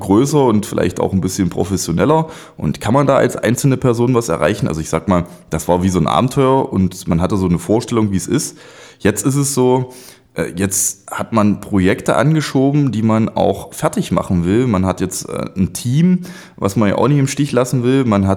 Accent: Bernburg, Saxony-Anhalt, Germany; Ich bin ja in Bernburg aufgewachsen. Das ist dann später der Salzlandkreis geworden.

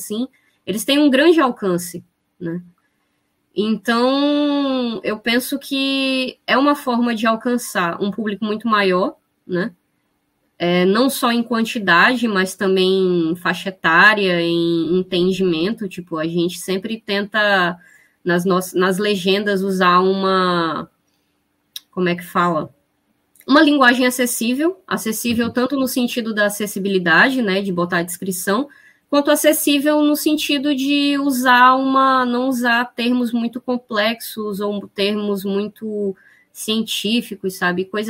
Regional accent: Brazil; first language Zengue-Tê; Portuguese is a second language; os Guajajara, a gente fala o Zengue-Tê, que é a nossa língua materna, né? E tem gente que não fala português direito, né?

